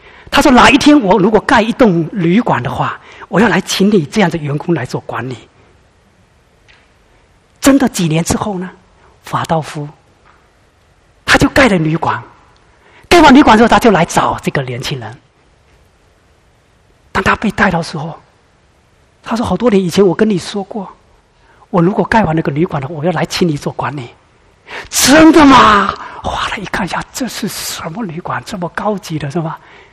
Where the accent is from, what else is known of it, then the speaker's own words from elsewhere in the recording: China; 我们老家中国发生什么事情？